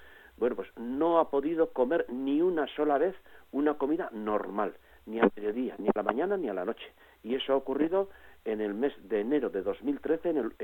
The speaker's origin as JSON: {"language": "Spanish", "town": "Leitza", "region": "Navarre", "country": "Spain", "tie": "born or raised there", "said": "En Leiza, que es mi pueblo natal, se han repartido tres licencias, y en Pamplona, dos."}